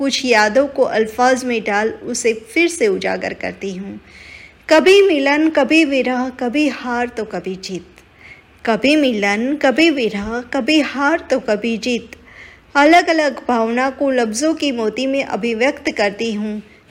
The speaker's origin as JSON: {"language": "Hindi", "country": "Tanzania", "said": "और मैं टंजानिया से हूँ।"}